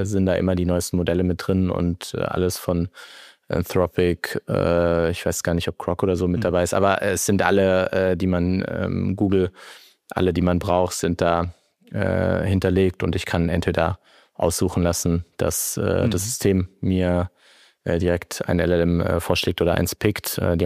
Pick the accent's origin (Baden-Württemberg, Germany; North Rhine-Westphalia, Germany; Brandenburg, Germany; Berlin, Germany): Baden-Württemberg, Germany; Heidelberg; Ich bin 33 Jahre alt, geboren hier in Heidelberg. Schule gegangen, aufgewachsen, habe dann in Mannheim studiert